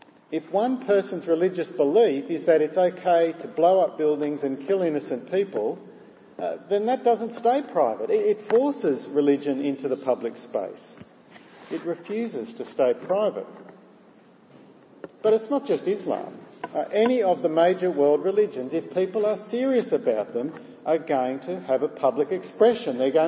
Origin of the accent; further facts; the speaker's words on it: Gosford, New South Wales, Australia; When I was growing up in Gosford in the 1970s